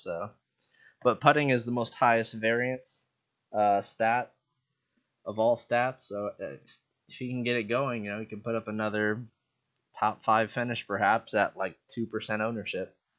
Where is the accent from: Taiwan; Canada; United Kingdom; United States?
Taiwan; He represented my home country of Taiwan